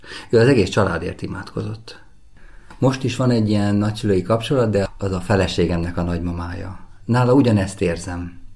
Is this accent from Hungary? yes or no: yes; Budapest, Hungary; born there; now in Pécs, Hungary; Budapesten születtem, de jelenleg Pécsen élek a feleségemmel és a kis családommal együtt.